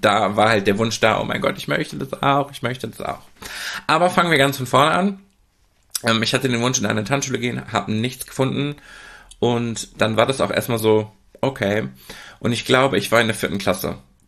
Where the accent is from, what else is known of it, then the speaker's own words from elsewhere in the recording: Oer-Erkenschwick, North Rhine-Westphalia, Germany; Also aufgewachsen bin ich ja in Oer-Erkenschwick, eine Kleinstadt, ich nenne es liebevoll Dorf